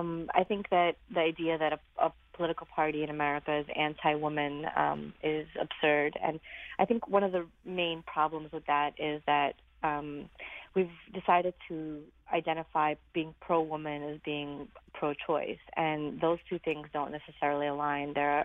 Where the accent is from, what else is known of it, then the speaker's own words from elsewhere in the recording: Brooklyn, New York, United States; I grew up in Brooklyn, so being a Republican was always kind of a challenge anyway.